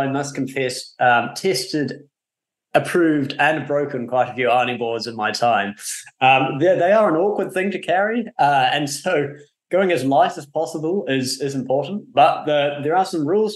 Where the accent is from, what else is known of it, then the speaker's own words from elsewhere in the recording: New Zealand; I come from New Zealand